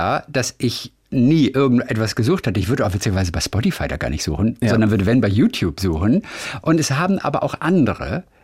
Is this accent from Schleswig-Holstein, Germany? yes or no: yes; Lübeck, Schleswig-Holstein, Germany; denn ich komme aus Lübeck.